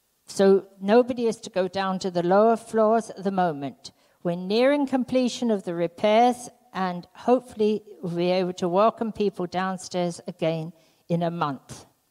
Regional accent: Canada; I hope you can understand me, but I've been in England for 4 weeks, so my accent could be a bit stronger, but I will try to sound as Canadian as I can.

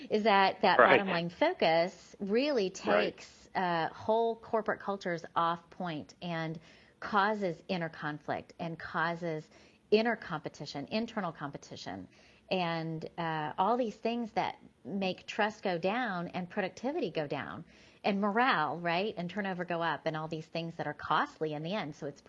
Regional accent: United States; Patriotism to me as an American is really taking pride in how generous and beautiful and free, right?

